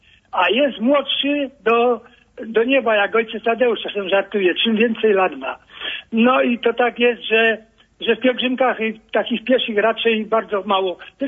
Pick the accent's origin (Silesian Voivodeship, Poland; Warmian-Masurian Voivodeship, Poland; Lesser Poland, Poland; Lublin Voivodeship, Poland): Lesser Poland, Poland; Kraków; born there; also born or lived in Stolarzowice, Poland